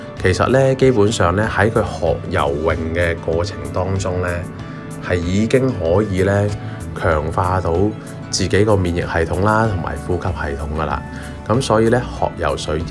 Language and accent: Cantonese; Hong Kong; 我们香港人呢在街道行的时候呢都会感受到呢